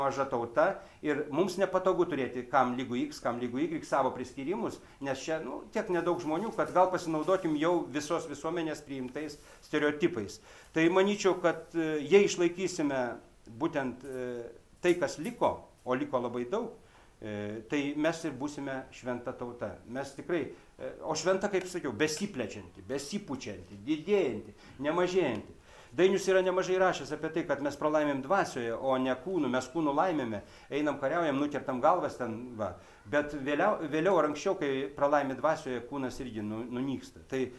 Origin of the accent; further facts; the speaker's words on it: Papiškės, Vilnius County, Lithuania; born there; Ir štai, aš gimiau Papiškių kaime, Švenčionių rajone.